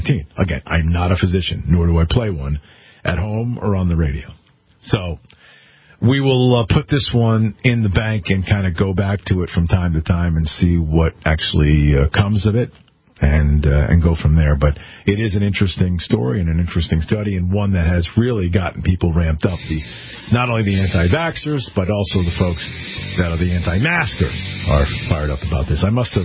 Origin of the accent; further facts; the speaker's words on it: Connecticut, United States; I want to share a story with you guys about a charity that we're doing in my home state of Connecticut for a group of veterans.